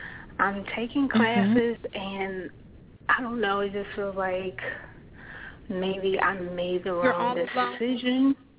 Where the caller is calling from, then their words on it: Ohio, United States; I'm calling from Ohio.